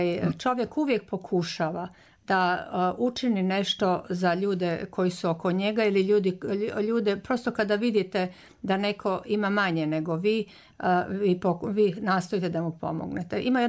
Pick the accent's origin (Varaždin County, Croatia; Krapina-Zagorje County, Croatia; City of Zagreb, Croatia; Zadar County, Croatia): City of Zagreb, Croatia; Zagreb; now in Banja Luka, Bosnia & Herzegovina; ja sam došla iz Zagreba